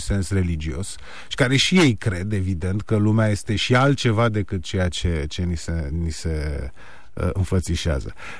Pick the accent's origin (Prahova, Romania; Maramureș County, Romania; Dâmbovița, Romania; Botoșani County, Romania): Prahova, Romania; Ploiești; eu făceam oarecum naveta ca student de la București la Ploiești, în orașul meu natal